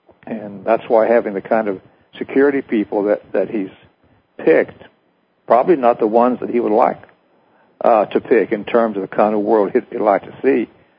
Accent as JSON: {"language": "English", "town": "Purcell", "region": "Oklahoma", "country": "United States", "tie": "born or raised there", "said": "when he came through my hometown, Purcell, Oklahoma, on the train in his campaign against Thomas E. Dewey."}